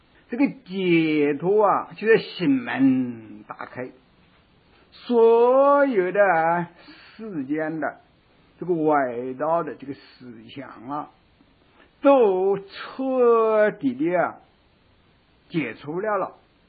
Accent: China; 这是我们中国人的那种解释。

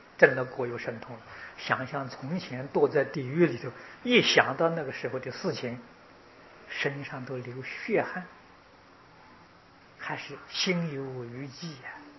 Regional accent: China; 神识去投胎我们中国人讲灵魂去投胎

